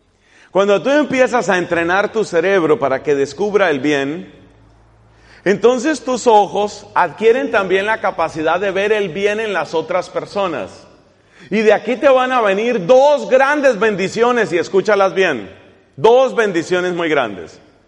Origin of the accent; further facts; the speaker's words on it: Colombia; moved away; Resulta que en mi país hace mucho tiempo se ha vuelto común que las parejas se digan mijo, mija, como decir mi hijo, mi hija, ¿no? Es un modo cariñoso que tienen de hablarse muchos colombianos en la pareja.